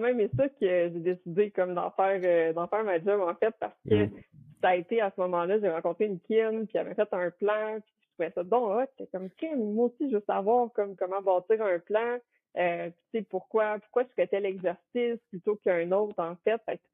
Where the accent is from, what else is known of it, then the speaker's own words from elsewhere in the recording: Quebec, Canada; moi, je viens de l'Abitibi, fait que, tu sais, le choix de gym, on s'entend dans ce coin-là, est pas très, très varié.